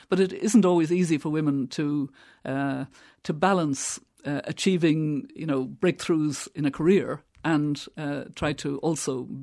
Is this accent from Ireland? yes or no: yes; Connacht, Ireland; growing up in Mayo with these four brothers